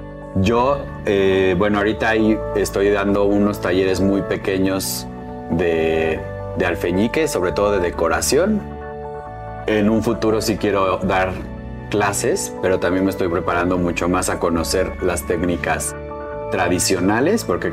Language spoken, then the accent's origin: Spanish; Mexico; Yo soy mexicano.